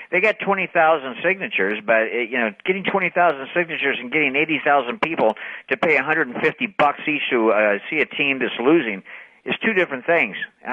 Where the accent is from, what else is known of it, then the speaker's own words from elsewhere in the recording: Hawaii, United States; He was from my hometown in Hawaii. Did an interview on CBS television back in Hawaii.